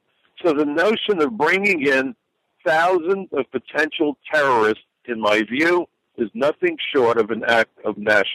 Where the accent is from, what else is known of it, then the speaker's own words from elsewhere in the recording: New York City, New York, United States; striking at the heart of the New York Financial District, my hometown, and the Pentagon.